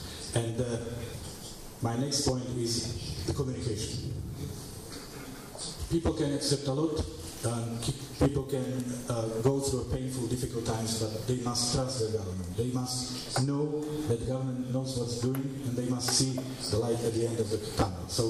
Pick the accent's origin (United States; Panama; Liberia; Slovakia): Slovakia; English is a second language; I also come from a country for whom Ukraine is not only a big news in media. I come from Slovakia. We are neighbors, we are friends.